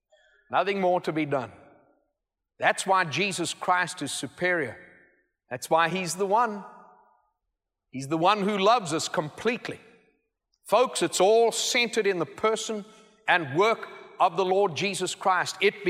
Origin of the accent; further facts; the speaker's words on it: United States; "Well, I'm from America." "No. No." I say, "Yes, I am. I'm an American."